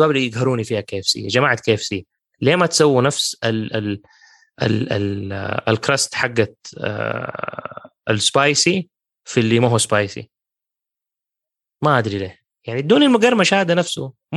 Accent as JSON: {"language": "Arabic", "town": "Mecca", "region": "Makkah Province", "country": "Saudi Arabia", "said": "إحنا أنا من مكة وما أكل فلفل"}